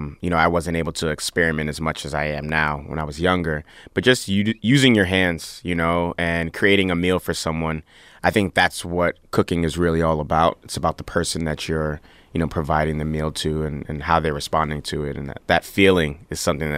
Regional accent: Bronx, New York, United States; which is easy to do, you know, growing up in New York City, South Bronx especially.

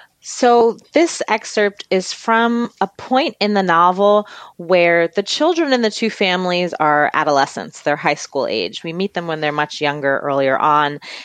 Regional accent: Brooklyn, New York, United States; I grew up in Fort Greene, Brooklyn.

